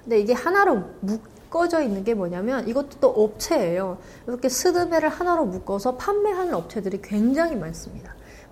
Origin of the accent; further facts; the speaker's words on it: Chongjin, North Hamgyong, North Korea; now in South Korea; 저는 2008년에 탈북해서 왔고요. 바다가 아름다운 청진이 고향입니다.